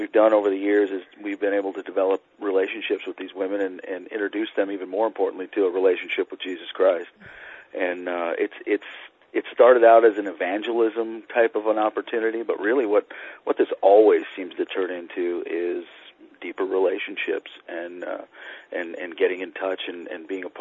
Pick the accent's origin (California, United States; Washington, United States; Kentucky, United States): Washington, United States; I wasn't from L.A. I grew up in Washington State, up in the northwest, in a small town.